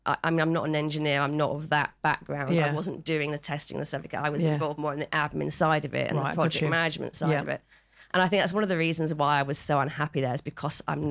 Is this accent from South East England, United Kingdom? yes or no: yes; Guildford, South East England, United Kingdom; So I grew up in Guildford. I was an only child, and I grew up in a pub.